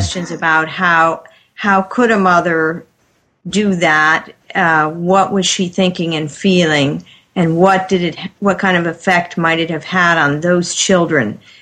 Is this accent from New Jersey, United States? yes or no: yes; New Jersey, United States; also born or lived in Michigan / Tennessee; So I grew up in New Jersey with a few years in Michigan. Then I went to Princeton.